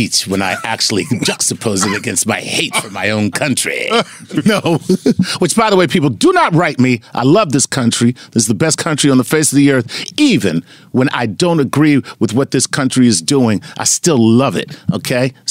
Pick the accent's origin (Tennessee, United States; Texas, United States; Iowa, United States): Tennessee, United States; I'm from Tennessee.